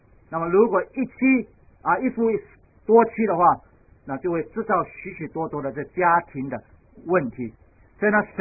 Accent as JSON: {"language": "Chinese", "country": "China", "said": "我们中国人一定会这样讲，对不对？"}